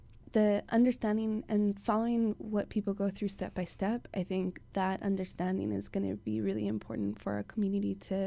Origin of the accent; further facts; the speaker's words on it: Hawaii, United States; I might be spending some time in Vegas, as many Hawaiians do, and as I have as a Hawaiian.